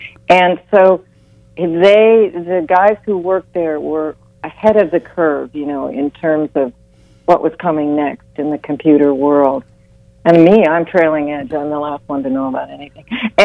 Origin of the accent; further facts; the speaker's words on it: Ohio, United States; I mean, I'm from Ohio.